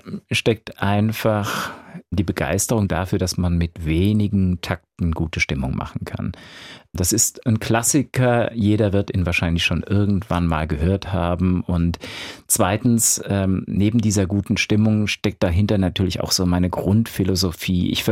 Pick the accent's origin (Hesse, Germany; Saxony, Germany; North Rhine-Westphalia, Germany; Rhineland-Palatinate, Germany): Rhineland-Palatinate, Germany; Erfenbach; also born or lived in Kaiserslautern; ich bin natürlich in Kaiserslautern geboren, groß geworden in Erfenbach und gelebt habe ich lange Zeit im Ortsteil Lampertsmühle.